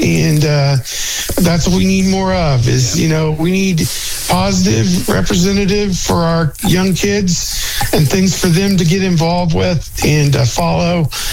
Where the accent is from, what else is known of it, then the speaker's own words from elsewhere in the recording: Circleville, Ohio, United States; I come from a town where the football's kind of gone by the wayside. And I'm from Circleville, Ohio, which is just south of Columbus.